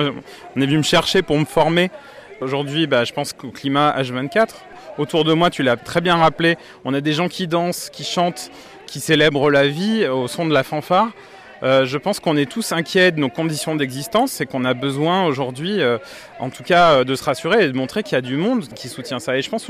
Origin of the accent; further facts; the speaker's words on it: Pays de la Loire, France; donc, je viens de la région des Pays de la Loire, la région voisine d'ici.